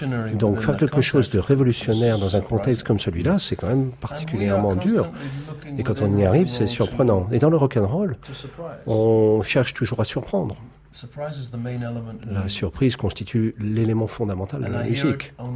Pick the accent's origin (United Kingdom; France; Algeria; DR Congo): United Kingdom; England; French is a second language; now in United States; Nous sommes tous les deux des immigrés aux États-Unis, lui est jamaïcain, moi je suis anglais.